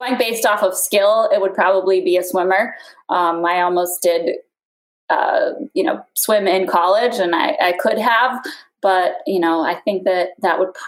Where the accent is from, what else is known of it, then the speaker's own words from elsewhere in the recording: Florida, United States; I grew up in Florida.